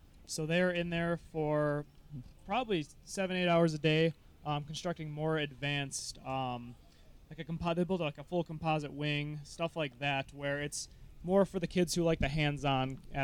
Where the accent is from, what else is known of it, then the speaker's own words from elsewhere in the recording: Manitowoc, Wisconsin, United States; Manitowoc, Wisconsin.